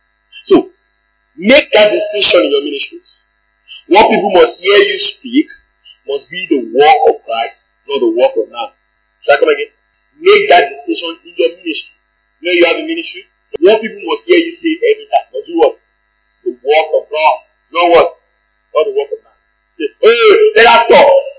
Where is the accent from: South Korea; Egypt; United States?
Egypt; Egypt is my hometown. Naturally, I like Egypt. I miss my friends.